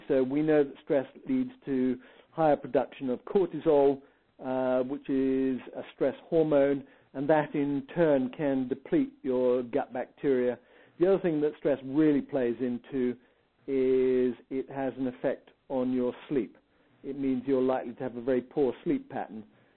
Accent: India; born there; because I was born in India.

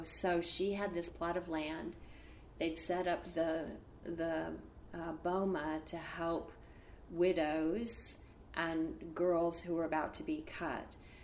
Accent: Des Moines, Iowa, United States; I grew up in Des Moines, Iowa

